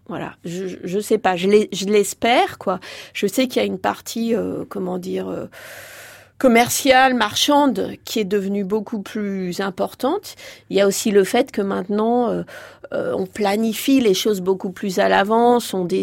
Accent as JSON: {"language": "French", "town": "Grenoble", "region": "Auvergne-Rhône-Alpes", "country": "France", "tie": "born or raised there", "said": "moi j'ai grandi à Grenoble et j'ai eu vraiment la chance d'une part de profiter d'une ville qui était elle-même un laboratoire politique, social."}